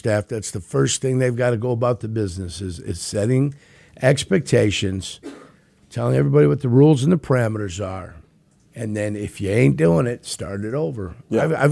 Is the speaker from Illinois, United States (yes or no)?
yes; Calumet City, Illinois, United States; my hometown is Calumet City.